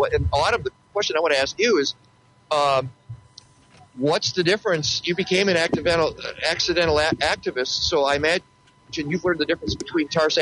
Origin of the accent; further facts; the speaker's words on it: Michigan, United States; And this is my home state. I'm from Michigan, too.